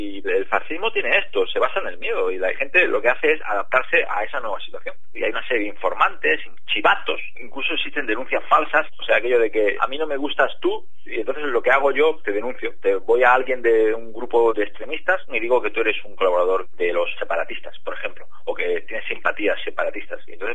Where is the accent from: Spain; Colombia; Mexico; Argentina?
Spain; Barcelona, Catalonia; Porque yo soy de Barcelona, la verdad, yo nunca he visto la policía que tenemos